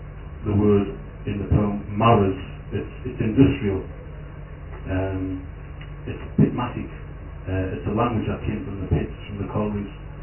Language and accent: English; North East England, United Kingdom; I'm from County Durham, Northern England, and I think that's why I feel at home in Cork.